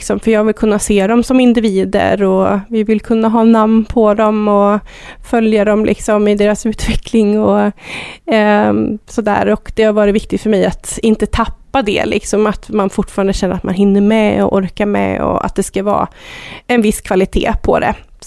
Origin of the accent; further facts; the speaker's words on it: Resarö, Stockholm County, Sweden; also born or lived in Dalarna; Jag är född och uppvuxen i Roslagen i Stockholms skärgård på en ö som heter Resarö. Men har mina rötter och min släkt och sådär i Dalarna. Så att jag hamnade där direkt efter att jag tog studenten och har väl bott i Dalarna